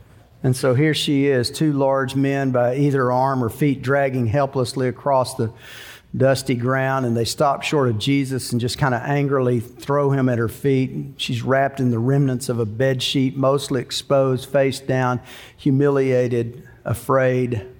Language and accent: English; Bridgeport, Texas, United States; I know what he wrote in because I'm from Bridgeport, Texas. I came here from Bridgeport.